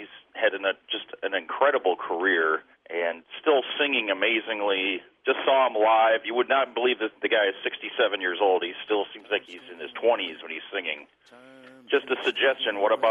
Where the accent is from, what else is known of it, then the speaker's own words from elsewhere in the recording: Kalamazoo, Michigan, United States; I'm from Kalamazoo, Michigan.